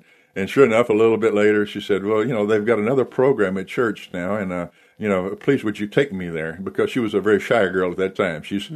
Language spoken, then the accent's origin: English; Texas, United States; it's just kind of like President Bush from my home state of Texas.